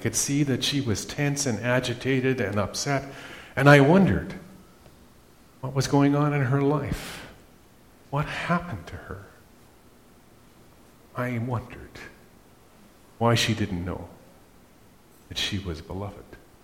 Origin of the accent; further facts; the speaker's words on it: Flin Flon, Manitoba, Canada; when I grew up in Flin Flon, it was not a relationship that happened.